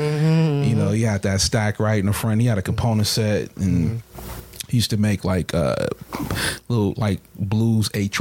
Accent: Los Angeles, California, United States; I'm from Los Angeles.

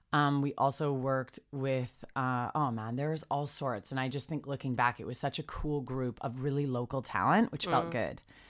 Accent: Canada; I'm Canadian.

